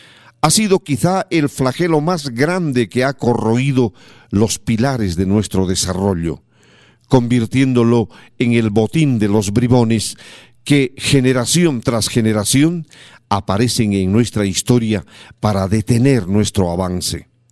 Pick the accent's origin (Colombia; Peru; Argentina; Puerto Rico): Peru; haciéndonos sentir siempre orgullosos de haber nacido en esta tierra, gritando a los cuatro vientos que somos peruanos